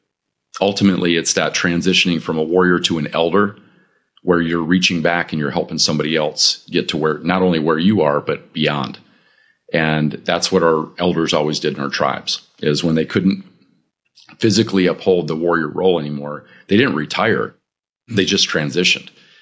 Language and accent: English; Michigan, United States; I'm a Michigander. I'm from Michigan. And yeah, I'm cold weather people by design.